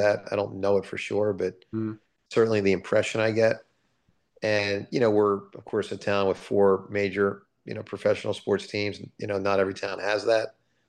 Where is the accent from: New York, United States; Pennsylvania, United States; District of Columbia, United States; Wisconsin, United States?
Pennsylvania, United States; Huntingdon Valley; You know, I'm from Huntington Valley, as you know.